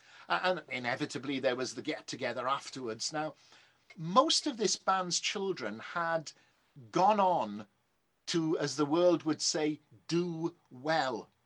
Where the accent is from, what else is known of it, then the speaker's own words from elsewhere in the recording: Wales, United Kingdom; some of you may have worked out, though I hide it well, that I'm Welsh.